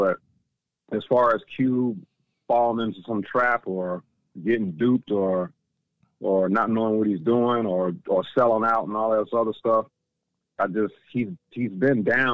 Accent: California, United States; I know that, I know that from growing up in Cali, he was out there for real with some stuff.

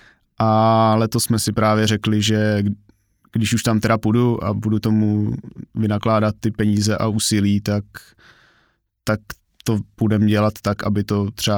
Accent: Hořice, Hradec Králové Region, Czechia; Já jsem rodák z Hradce Králové. Okay. Nebo jako narodil jsem se v Hradci, ale bydlel jsem kousek od Hořic pod Krkonoší. A tam jsem vlastně chodil na gympl

